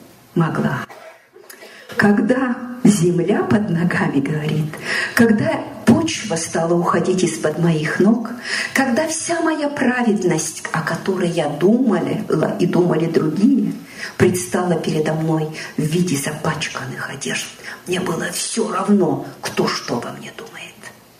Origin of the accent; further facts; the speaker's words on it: Siberia, Russia; moved away as an adult; now in Estonia; я к мужу пришла, приехала из Сибири в Эстонию выходить за него замуж